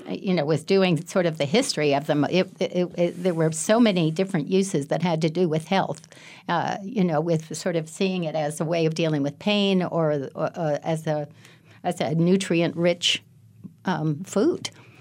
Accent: East Coast, United States; I grew up on the East Coast, and it really devastated the elm trees.

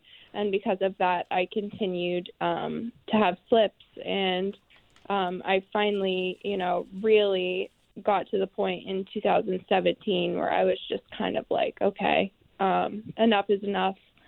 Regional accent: Maine, United States; You know, I grew up in Southern Maine, so I would say that we have the heart of the resources here

